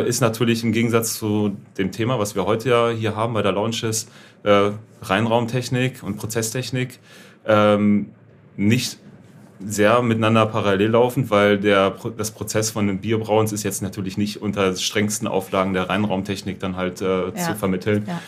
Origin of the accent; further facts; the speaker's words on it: Germany; Ich bin ja nur zu Besuch hier. Ich komme ja aus Deutschland